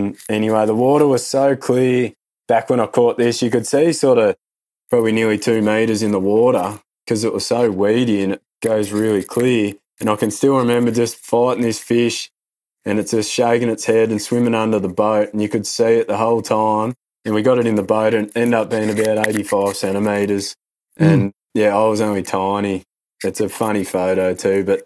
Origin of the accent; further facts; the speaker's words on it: Australia; I grew up on the Murray River just downstream of Lake Malwala, and we always used to fish the river as a kid.